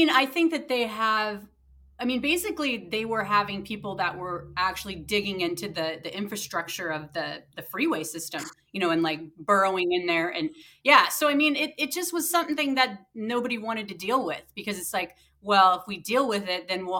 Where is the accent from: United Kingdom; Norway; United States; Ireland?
Ireland; I mean, I'm Irish.